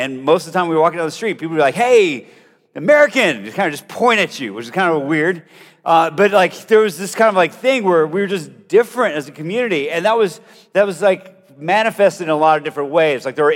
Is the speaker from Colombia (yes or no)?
yes; Colombia; I grew up in South America, in Colombia, and it was just visibly different that I looked different than everybody else. So like, my family's a family of missionaries. We moved to Colombia before I was even born.